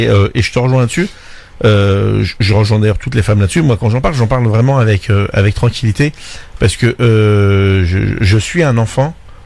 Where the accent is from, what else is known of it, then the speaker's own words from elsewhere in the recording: France; on n'est plus maghrébin, nous on est français.